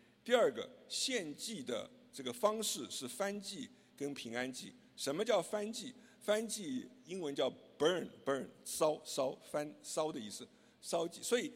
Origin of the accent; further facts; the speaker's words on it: China; 那这个意思就跟我们中国人很像，我们中国人做什么事儿要签一个合同，一定要吃饭，有没有？